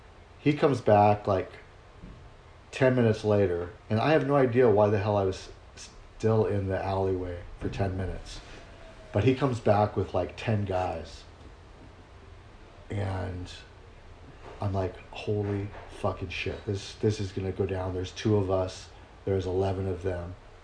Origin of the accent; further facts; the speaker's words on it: Vista, California, United States; some of the stupid things I did when I was living or growing up in Vista.